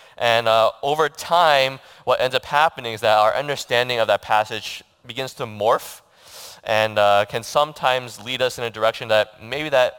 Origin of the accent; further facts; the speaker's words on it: White House Station, New Jersey, United States; I've basically grown up in New Jersey. I was only away from New Jersey for 4 years for college, and I don't think I've ever seen a shepherd in New Jersey. Okay, and I grew up in White House Station